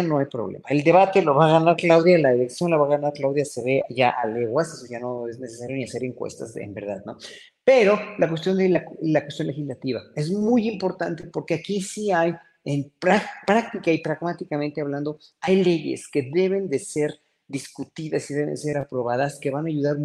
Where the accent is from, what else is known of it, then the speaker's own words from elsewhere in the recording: Mexico; nosotros nos vamos a defender muy dignamente como pueblo mexicano